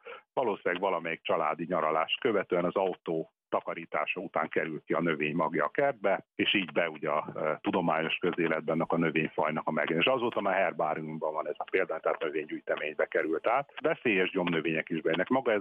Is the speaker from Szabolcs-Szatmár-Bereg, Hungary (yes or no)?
no; Szarvas, Békés, Hungary; ugye szarvasi vagyok